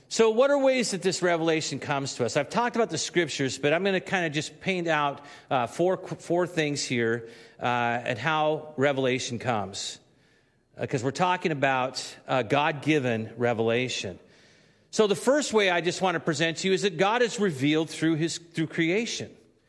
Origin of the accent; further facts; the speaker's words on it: Washington, United States; I remember when I was a child and I grew up living on Puget Sound up in Washington